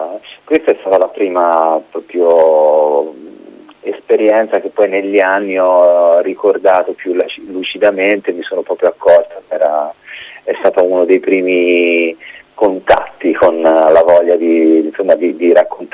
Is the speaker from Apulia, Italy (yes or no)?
no; Tuscany, Italy; io sono cresciuto sulle colline vicino a Lucca, quindi ho passato proprio l'infanzia nei boschi, nei ruscelli